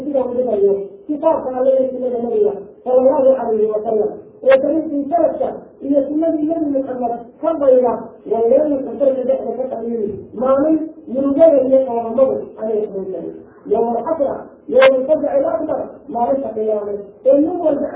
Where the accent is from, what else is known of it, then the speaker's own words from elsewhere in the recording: Kuwait; أنا من الكويت